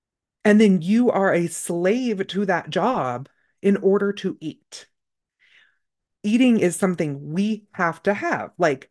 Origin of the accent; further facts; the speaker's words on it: California, United States; I grew up in Northern California. It was hippies. When I moved to Idaho, people were like, oh no, we don't call them hippies here.